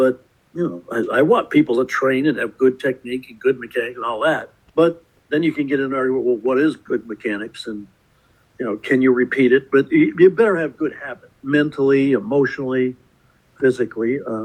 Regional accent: Rutland, Vermont, United States; He grew up in kind of the mountains of West Virginia, and I grew up in Rutland, Vermont.

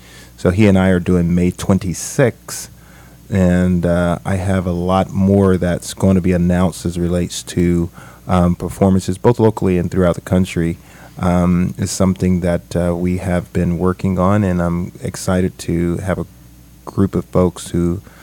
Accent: Georgia, United States; now in St. Petersburg, United States; St. Petersburg, a hometown now, my new hometown, because I'm originally from Georgia.

